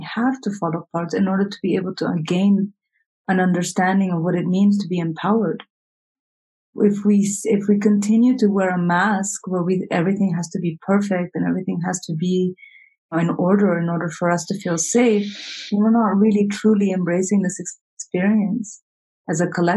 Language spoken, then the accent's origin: English; New York City, New York, United States; now in Santa Fe, United States; the city gave so much to me when I was growing up and part of my education and the woman that I've become.